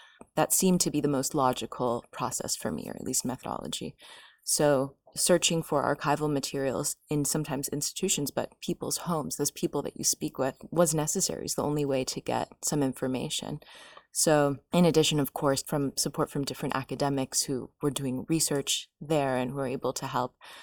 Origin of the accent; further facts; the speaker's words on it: United States; I myself did not grow up in the Arab world, so that is something to keep in mind. I'm originally Lebanese, but I grew up in the States.